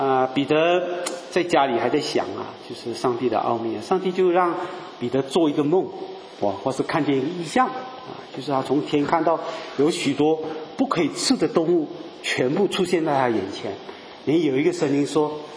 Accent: Malaysia; 他看我是乡下佬，我是马来西亚人，没文化啊。

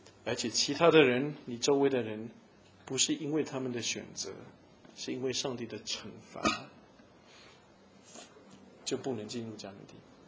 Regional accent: China; 特别是按照我们中国人的这种习惯，那你哪里那么直接呢？

